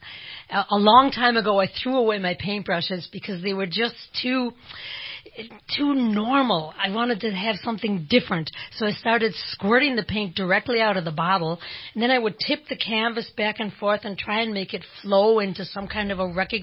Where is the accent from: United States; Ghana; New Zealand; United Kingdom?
United States; Chicago, Illinois; born there; also born or lived in Austria / Germany / Portugal; I was born in Chicago.